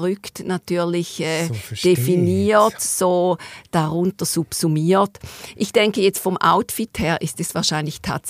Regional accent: Eastern Switzerland, Switzerland; Wir sind beide aus der Ostschweiz. Das verbindet uns. Ich bin Glarner Bürgerin.

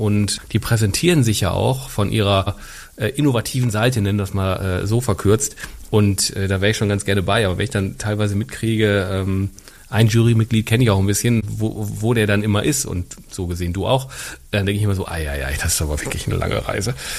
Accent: Essen, North Rhine-Westphalia, Germany; Und ich bin ja auch Essener

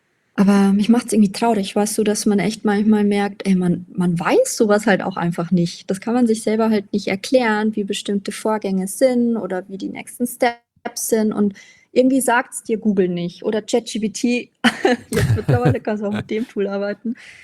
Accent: Regensburg, Bavaria, Germany; moved away as an adult; now in Bielefeld, Germany; ich bin 28 Jahre alt, bin im schönen Regensburg in der bayerischen Oberpfalz geboren, deshalb hört man vielleicht auch hier und da mal mein Dialekt ein bisschen raus, bin auch bis ich 18 war immer in Bayern gewesen, meine Eltern wohnen da noch

